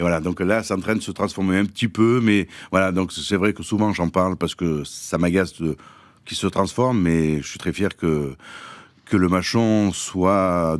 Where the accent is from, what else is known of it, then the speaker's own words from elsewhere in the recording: Marseille, Provence-Alpes-Côte d'Azur, France; même si je suis Marseillais, je suis simplement cuisinier à la base